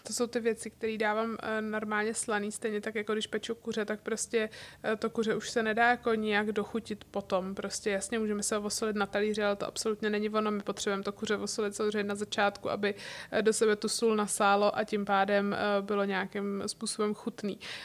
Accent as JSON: {"language": "Czech", "region": "Prague", "country": "Czechia", "said": "že jsem teda z Prahy a tím pádem se tady dá všechno objednat online"}